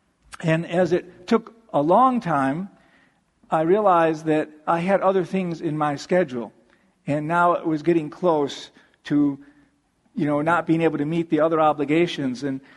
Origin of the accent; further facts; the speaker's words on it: Buffalo, New York, United States; I came from Buffalo, New York, you know, so I look forward to snow.